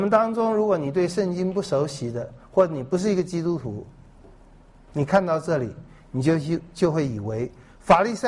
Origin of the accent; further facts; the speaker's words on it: China; 这跟我们中国人讲面子有点像，但是不一样